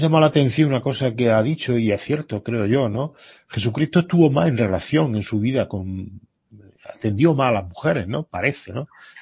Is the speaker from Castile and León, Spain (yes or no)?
no; Jaén, Andalusia, Spain; Sí, yo soy de Jaén, como sabe, y en Jaén sí la huella es bastante profunda